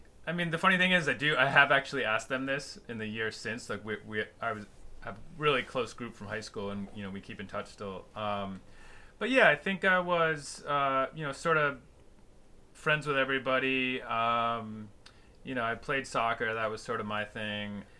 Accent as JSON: {"language": "English", "town": "Bristol", "region": "Rhode Island", "country": "United States", "tie": "born or raised there", "said": "Yeah, I grew up in Bristol, Rhode Island, and home of, you know, the big 4th of July celebrations every year, where the town, you know, quadruples in size."}